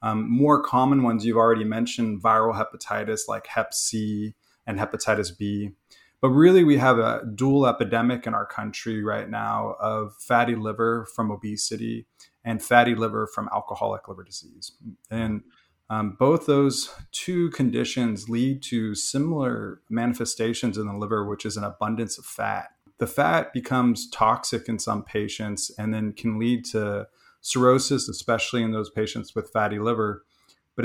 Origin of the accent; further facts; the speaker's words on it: California, United States; I grew up in Northern California. My parents were students at UC Berkeley